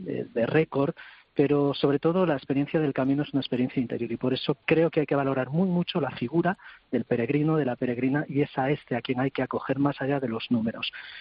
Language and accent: Spanish; O Cebreiro, Galicia, Spain; saber por qué esta gente venía a mi pueblo caminando, de lugares además a veces muy distantes. Y sí que ha cambiado mucho, evidentemente a nivel material, a nivel de infraestructuras que ahora existen y entonces no existían.